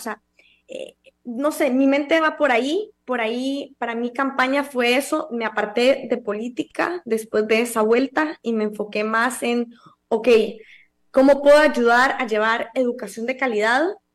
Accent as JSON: {"language": "Spanish", "country": "Costa Rica", "said": "me esté hablando a mí, que soy de Costa Rica, donde inventamos el ecoturismo, todos estos términos."}